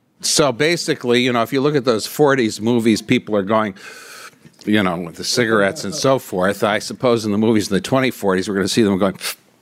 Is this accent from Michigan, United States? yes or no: yes; Michigan, United States; When I was in my home state of Michigan recently